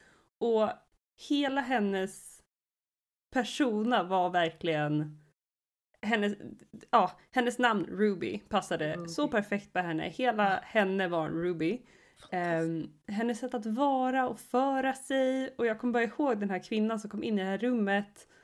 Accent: Sweden; Jag kom ju också från Sverige. Jag kom från en ganska liten skola. Vi kanske var 20 elever.

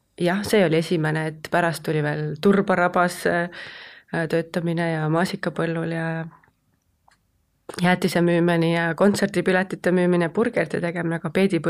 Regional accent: Kose, Harju County, Estonia; Ma elasin lapsepõlves Kosel, kus see peedipõld ka oli.

